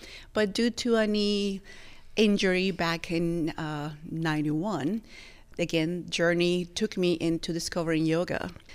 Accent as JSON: {"language": "English", "region": "Mexico City", "country": "Mexico", "tie": "born or raised there", "said": "So yes, I was born and raised in Mexico City, big city."}